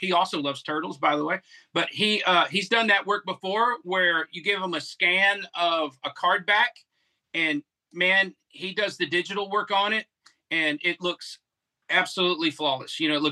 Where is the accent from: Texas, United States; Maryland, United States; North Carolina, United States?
Texas, United States; now in San Diego, United States; I love Mexico. I grew up in South Texas. I love the people.